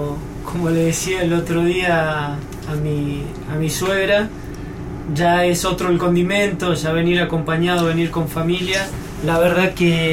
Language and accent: Spanish; Mendoza, Argentina; En sí, yo soy de Mendoza, nacido y criado en Mendoza, nací en la ciudad ahí de Mendoza propiamente dicho, y también el departamento de Godecruz, nací ahí